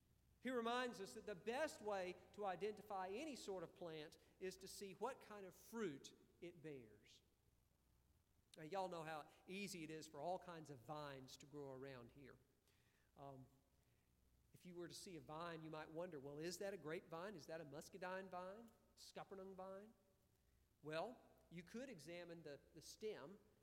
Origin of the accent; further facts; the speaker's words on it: Valdosta, Georgia, United States; Now, I grew up in Valdosta, Georgia, and my house was built on what had been a pecan orchard.